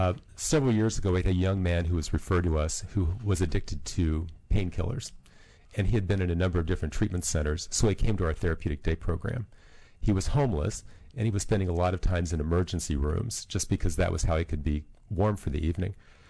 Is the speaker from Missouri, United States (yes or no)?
yes; Missouri, United States; I grew up on a farm in Missouri. I'm in my late 50s, but I'm probably one of the few people in this room or in this building that grew up without running water or telephones.